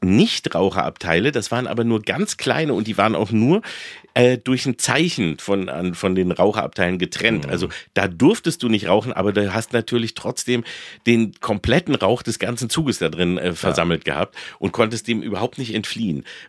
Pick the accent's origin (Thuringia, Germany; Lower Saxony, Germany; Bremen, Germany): Lower Saxony, Germany; Hannover; also born or lived in Engelbostel; Da bin ich geboren worden in Engelbostel und dann aber Hannover.